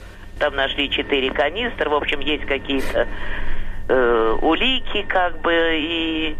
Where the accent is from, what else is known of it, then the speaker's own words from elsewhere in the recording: Moscow, Russia; я из Москвы.